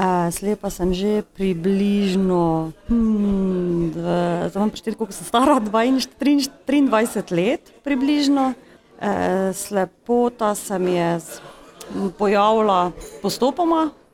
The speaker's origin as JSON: {"language": "Slovenian", "town": "Grušova", "region": "Drava", "country": "Slovenia", "said": "iz Grušove, iz Medobčinskega društva slepih in slabovidnih v Mariboru."}